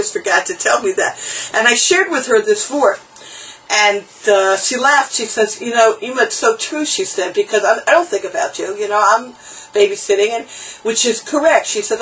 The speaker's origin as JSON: {"language": "English", "region": "New York", "country": "United States", "tie": "born or raised there", "said": "So being a sheltered Ramat Beit Shemesh girl, and I growing up as a New Yorker, and being a helicopter parent"}